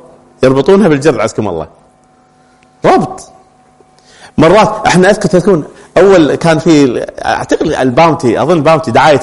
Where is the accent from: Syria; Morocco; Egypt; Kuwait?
Kuwait; احنا عندنا بالكويت نقول الزين غالي صح؟